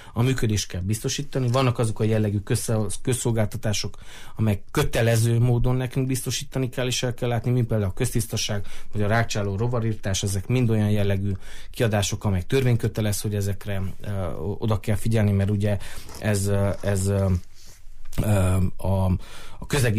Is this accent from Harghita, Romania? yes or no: no; Târgu Mureș, Mureș County, Romania; legyen jó itthon élni Marosvásárhelyen, és mindannyian jó érzéssel és büszkeséggel töltsön el azt, hogy marosvásárhelyiek vagyunk először.